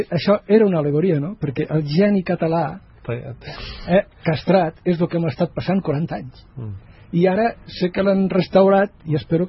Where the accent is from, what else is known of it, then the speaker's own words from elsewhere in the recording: Catalonia, Spain; I si som catalans, doncs ho hem de dir, no?